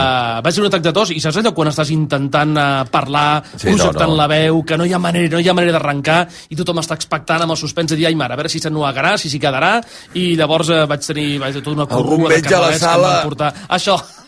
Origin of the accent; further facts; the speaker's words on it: Sabadell, Catalonia, Spain; born there; now in Olot, Spain; Vaig néixer a Sabadell.